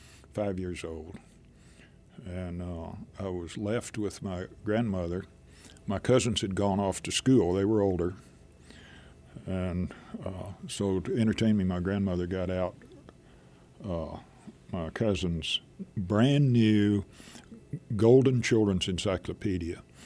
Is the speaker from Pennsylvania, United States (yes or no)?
no; Texas, United States; And then I grew up in West Texas on the High Plains during the drought of the 1950s.